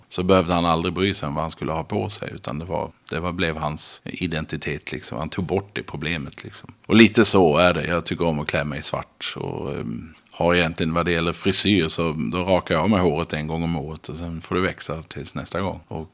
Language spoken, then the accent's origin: Swedish; Skåne, Sweden; som skåning är stor och fryntlig, mörk är jag